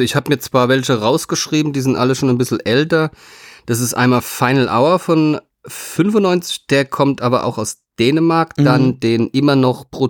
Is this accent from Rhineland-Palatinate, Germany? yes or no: yes; Rhineland-Palatinate, Germany; ich bin Pfälzer, das sagt schon alles.